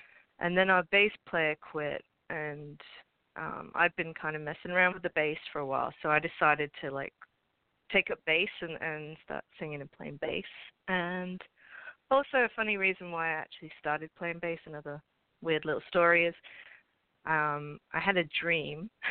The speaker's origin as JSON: {"language": "English", "town": "Birmingham", "region": "West Midlands", "country": "United Kingdom", "said": "I'm originally from Birmingham, not Alabama, as I always say, Birmingham, England. So if you don't know where that is, it's like the Middle Earth. It's basically central England."}